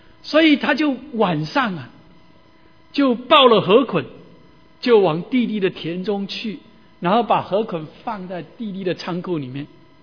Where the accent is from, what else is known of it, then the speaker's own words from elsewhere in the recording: United States; 我们美国人呢动不动 I love you dear darling I love you